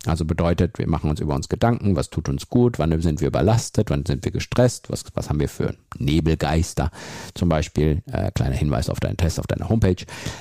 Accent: Central Germany, Germany; Ich bin ja in der Mitte Deutschlands unterwegs, was mein Heimatort angeht.

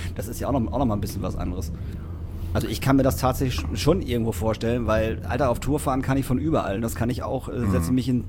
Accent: Emsbüren, Lower Saxony, Germany; also born or lived in Lingen; now in Hamburg, Germany; Also Emsbüren, wo ich herkomme, dann bin ich nach Lingen gezogen und dann bin ich nach Hamburg gezogen.

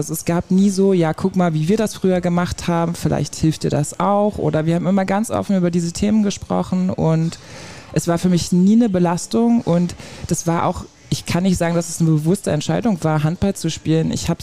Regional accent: Frankfurt, Brandenburg, Germany; Und in Frankfurt-Oder, da wo ich aufgewachsen bin

